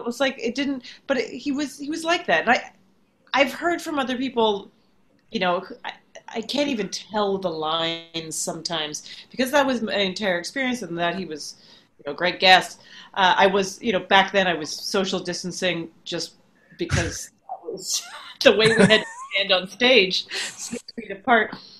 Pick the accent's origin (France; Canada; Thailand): Canada; Calgary, Alberta; I grew up in Calgary.